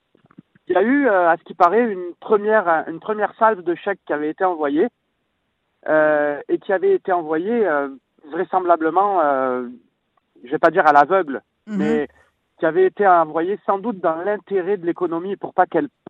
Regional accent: France; accent: French; ce que vous entendez que je suis français, malheureusement, mon accent me trahit un petit peu.

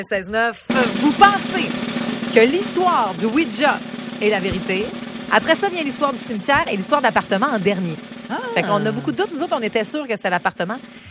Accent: Dolbeau, Quebec, Canada; chez nous, à Dolbeau, au lac Saint-Jean

